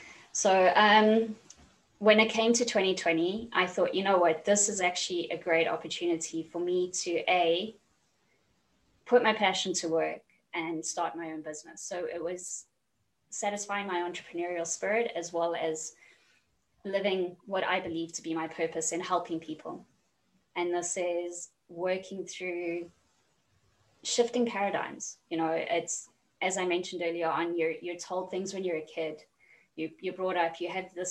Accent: South Africa; now in London, United Kingdom; I currently live in London. I'm from South Africa

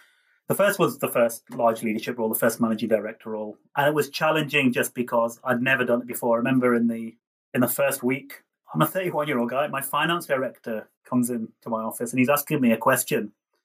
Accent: Liverpool, North West England, United Kingdom; I come from Liverpool.

